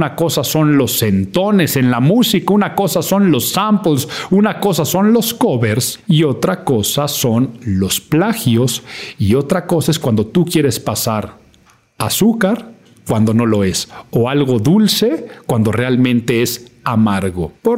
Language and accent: Spanish; Mexico; En México, en mi país, ya empiezan las campañas